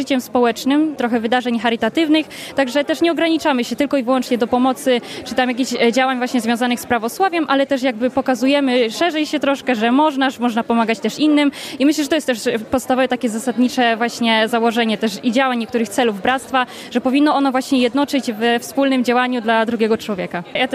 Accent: Wrocław, Lower Silesian Voivodeship, Poland; Jestem z Wrocławia, z zarządu diecezji wrocławsko-szczecińskiej.

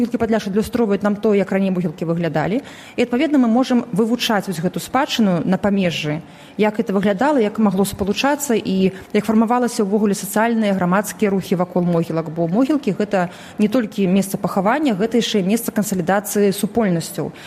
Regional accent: Belarus; ми, як білоруси, зауважаємо для себе такі приємні речі, нам до болі знайомі, які у нас вже зникли

